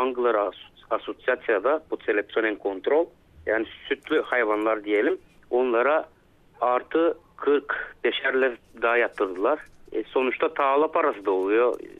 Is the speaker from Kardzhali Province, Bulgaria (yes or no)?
no; Burgas Province, Bulgaria; Ben Çiftlik Mahalle Köyü'ndenim.